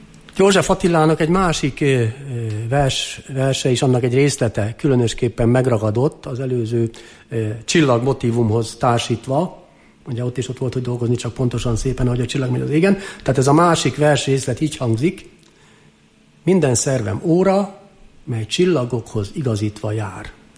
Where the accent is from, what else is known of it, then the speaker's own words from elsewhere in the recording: Vámosatya, Szabolcs-Szatmár-Bereg, Hungary; Én református családba születtem, a Szatmár-Beregi síkságon található Vámos atya nevű falucskában, ami nekem a imágó mundi, úgy szólván, vagyis a lét központja, a létezés központja, egy abszolút viszonyítási pont. Ott nevelkedtem